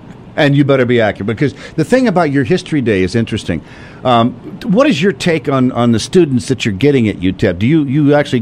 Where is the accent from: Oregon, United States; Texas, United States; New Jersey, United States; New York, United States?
Texas, United States; El Paso; Well, I'm from El Paso, and I go somewhere on the East Coast.